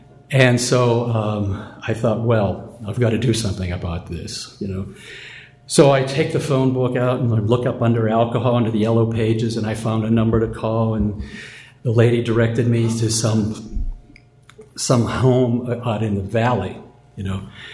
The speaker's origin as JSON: {"language": "English", "region": "Pennsylvania", "country": "United States", "said": "My brother is from, I'm from Pennsylvania."}